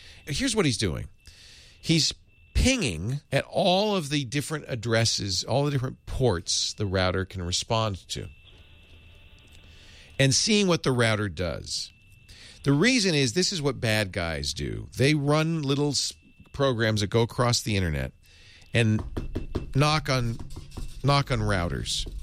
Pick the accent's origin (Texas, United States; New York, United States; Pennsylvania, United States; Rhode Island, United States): Rhode Island, United States; Providence; I grew up in Providence, which means I'm used to Gloucester, Mass.